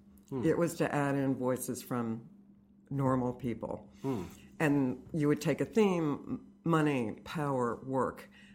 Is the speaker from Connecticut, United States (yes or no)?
yes; Fairfield, Connecticut, United States; I grew up in Fairfield, Connecticut